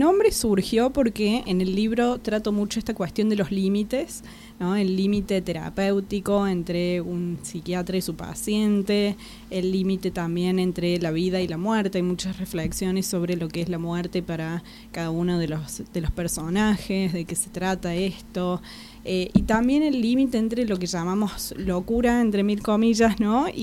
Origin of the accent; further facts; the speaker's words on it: Córdoba, Argentina; Sí, sí, soy de Córdoba.